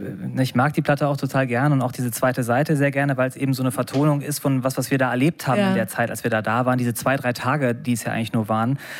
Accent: Solingen, North Rhine-Westphalia, Germany; Wir kommen aus Solingen, genau.

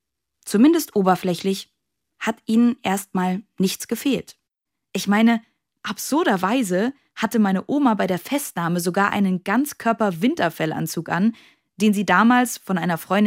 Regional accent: Bavaria, Germany; Also in Bayern zum Beispiel, wo ich aufgewachsen bin

